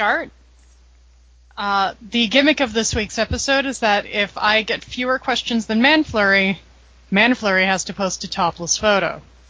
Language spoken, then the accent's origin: English; Ontario, Canada; I'm from Southern Ontario, motherfucker.